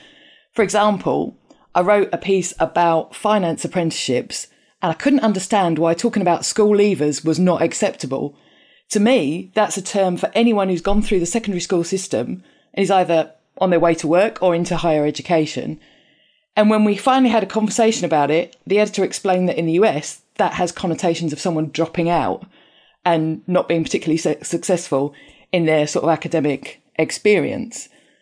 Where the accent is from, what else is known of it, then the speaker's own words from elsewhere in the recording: London, United Kingdom; accent: Estuary English; But though I live in London and grew up in a London borough, my natural accent would indeed be described as estuary English.